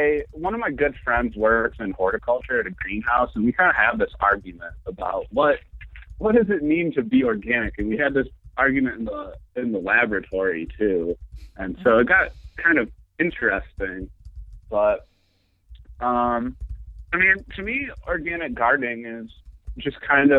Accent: Dearborn, Michigan, United States; So, Dearborn. I'm from Dearborn, which is right outside of Detroit. It's suburban.

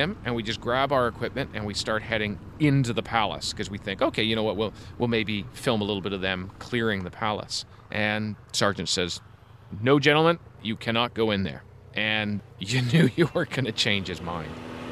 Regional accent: Canada; I say, we're from Canada.

